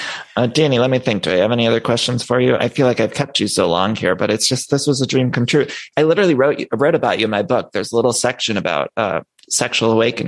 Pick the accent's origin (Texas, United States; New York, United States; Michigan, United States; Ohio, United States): Ohio, United States; because that was I grew up in Ohio. We didn't have, you know, there wasn't a, I didn't have access to like other stuff.